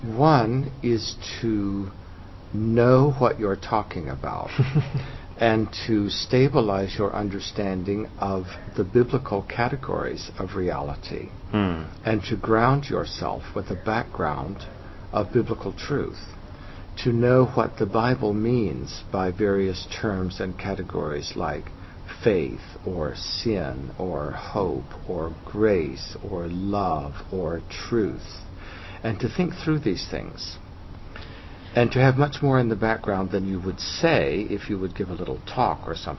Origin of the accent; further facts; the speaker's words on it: California, United States; moved away as an adult; also born or lived in Switzerland; Yes, I grew up in California. Mm-hmm. And while I lived there, I became a Zen Buddhist monk. And then in 1975, I came traveling in Europe.